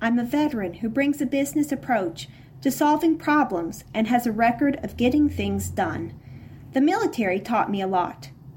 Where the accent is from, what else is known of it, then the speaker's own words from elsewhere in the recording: Midland, Texas, United States; I was born and raised in Midland County's Precinct 2. I began my education at Greenwood and later graduated from Midland High School in 1988.